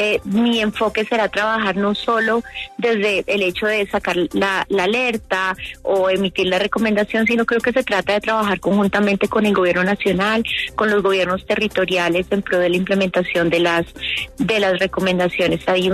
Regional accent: Colombia; Más del 50% de las personas somos de Colombia y del mundo, somos mujeres

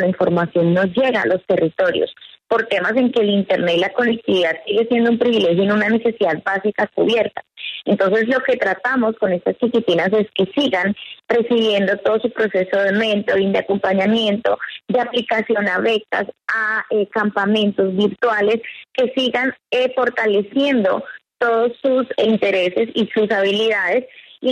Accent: Colombia; como colombiana sé que hay más mujeres colombianas que están haciendo cosas maravillosas

